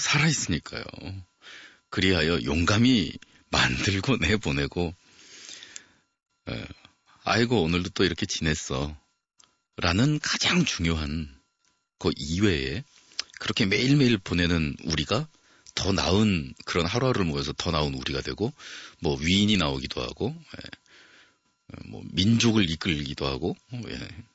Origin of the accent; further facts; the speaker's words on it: South Korea; born there; 나는 지금 이 시대에 대한민국에서 태어난 거 좀 힘들어.